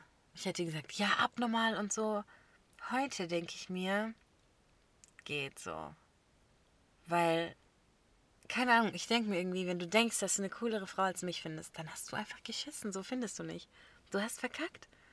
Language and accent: German; Bavaria, Germany; Ich komme aus Bayern.